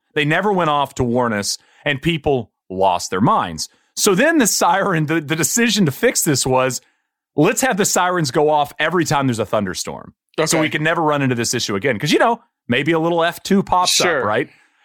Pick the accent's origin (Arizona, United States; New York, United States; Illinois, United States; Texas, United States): Texas, United States; So my hometown, I was in Tornado Alley in East Texas.